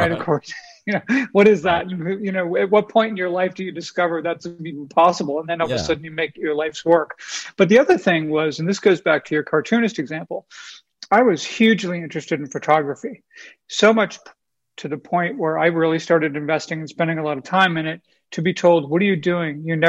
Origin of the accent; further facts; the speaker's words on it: Boston, Massachusetts, United States; also born or lived in Florida / Colorado; since growing up in Boston, when I was in my 20s, I went to college in Florida, lived there for a long time. I had a second place in Colorado, lived there. Now I live in Southern California.